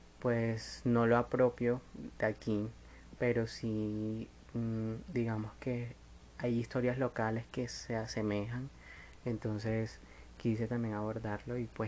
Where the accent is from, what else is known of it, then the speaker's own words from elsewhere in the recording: Colombia; historias que escuché aquí en mi país, en Colombia